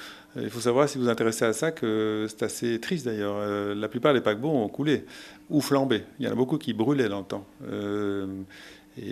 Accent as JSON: {"language": "French", "country": "Belgium", "said": "la Belgique me manque parce que je suis belge, bien sûr."}